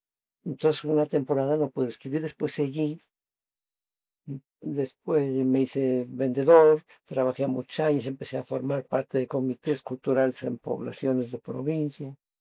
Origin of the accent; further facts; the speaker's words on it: Veracruz, Mexico; moved away as an adult; now in Mexico City, Mexico; soy veracruzano. Fui campesino, tenía un rancho. Don Lázaro me mandó al Distrito Federal.